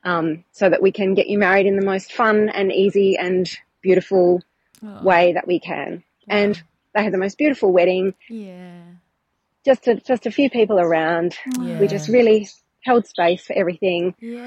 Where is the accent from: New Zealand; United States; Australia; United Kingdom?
Australia; Perth, Western Australia; I'm a Chatterpie from Perth